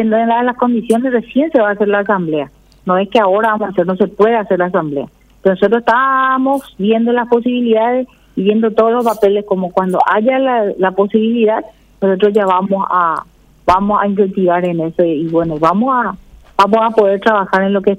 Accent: Paraguay; porque somos todos paraguayos

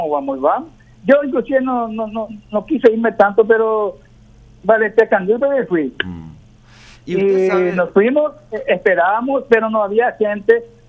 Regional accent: Paraguay; somos ciudadanos paraguayos y tenemos el derecho también de ser protegidos por el Estado

